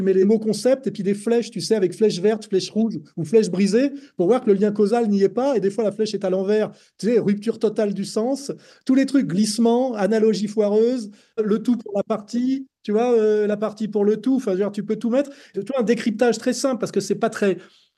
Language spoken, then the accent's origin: French; Paris, Île-de-France, France; Quand j'étais gamin, j'étais à Montparnasse